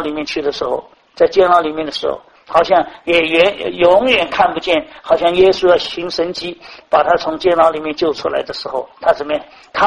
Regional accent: China; 这句话正是应验了我们中国人讲的什么事实胜于雄辩。

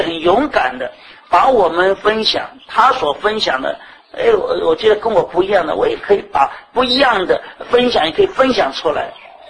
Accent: China; 但是就是我突然想起我们中国人讲过的一句话

